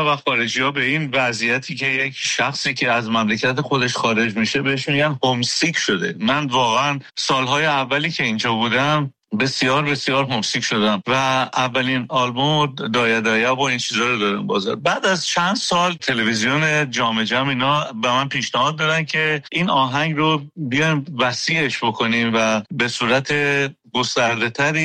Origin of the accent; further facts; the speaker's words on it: Iran; moved away; اجباراً من از ایران خارج شدم، اومدم به دبی